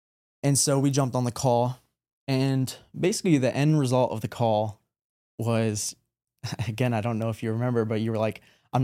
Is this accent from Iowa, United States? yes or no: yes; Cedar Rapids, Iowa, United States; also born or lived in Denver, Colorado; So I grew up, I was born in Denver, grew up in Cedar Rapids, Iowa.